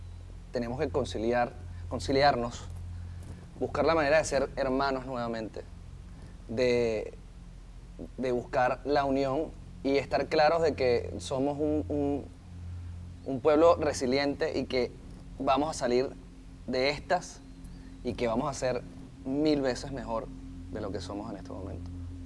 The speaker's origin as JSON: {"language": "Spanish", "country": "Venezuela", "said": "siendo ambos venezolanos"}